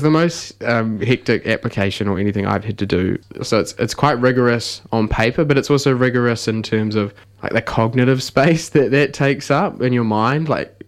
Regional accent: Taupō, Waikato, New Zealand; Tane Māori like me in school. Mm. That wasn't really something, because I'm from Taupō.

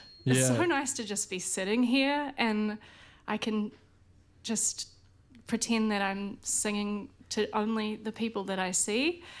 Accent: Helensville, Auckland, New Zealand; so I grew up in Helensville, and so there was a lot of, like, … covers

